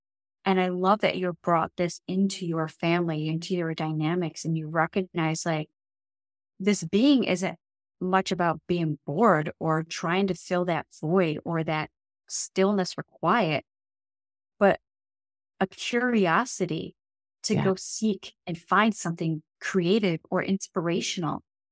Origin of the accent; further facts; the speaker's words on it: New York, United States; my hometown, my small little rinky-dink town that I grew up at in the South Towns outside Buffalo, New York.